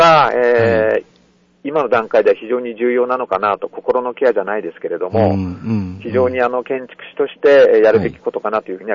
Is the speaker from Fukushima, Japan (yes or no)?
yes; Fukushima, Japan; 次の日に会津に地元に帰るのにですね、